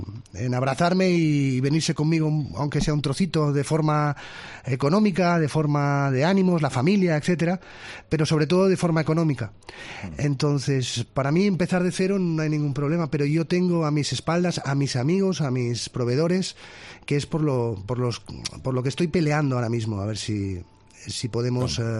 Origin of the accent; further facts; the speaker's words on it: Barcelona, Catalonia, Spain; yo soy de Barcelona